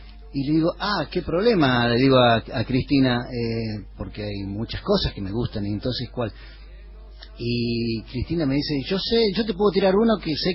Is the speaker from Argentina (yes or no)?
yes; Catamarca, Argentina; habla de vivencias que tuvo él en esa zona de donde yo soy, porque él hizo la secundaria en un pueblo que se llama Las Pirquitas, que pertenece al mismo departamento nuestro